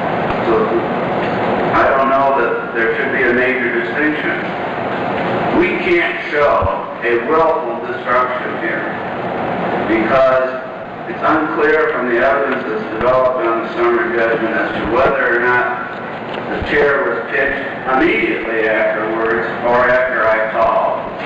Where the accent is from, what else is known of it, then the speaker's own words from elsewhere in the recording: Toledo, Ohio, United States; May it please the court … from Toledo, Ohio, representing the appellant James Caldwell.